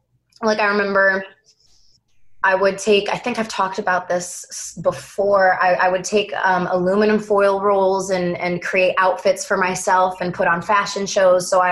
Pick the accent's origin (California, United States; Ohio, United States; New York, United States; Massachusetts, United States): New York, United States; Brooklyn; My childhood was really cool in that because I grew up in New York, I had that city element that helped raise me, that grit. But also living in Brooklyn, you know, Prospect Park was really accessible to me.